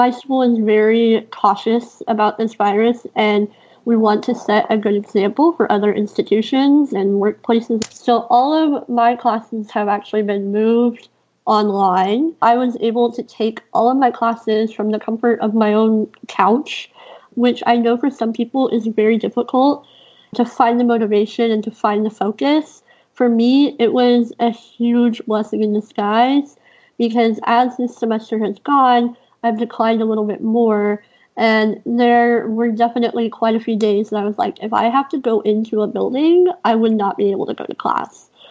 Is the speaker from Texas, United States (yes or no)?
yes; Houston, Texas, United States; This is the closest I've ever lived to my hospital, even though I grew up in Houston.